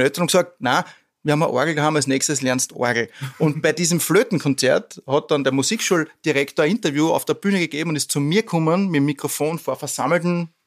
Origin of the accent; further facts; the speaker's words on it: Tulln, Lower Austria, Austria; Ja, also ich bin aus Tulln, aus Niederösterreich ursprünglich